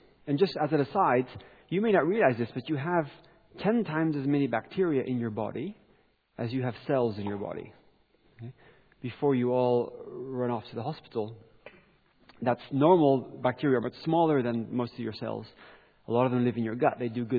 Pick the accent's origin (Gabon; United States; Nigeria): Gabon; So I grew up in Gabon in Central Africa